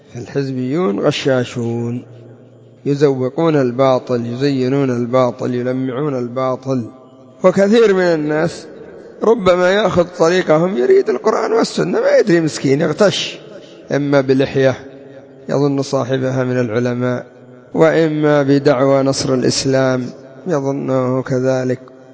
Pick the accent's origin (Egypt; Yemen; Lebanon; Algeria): Yemen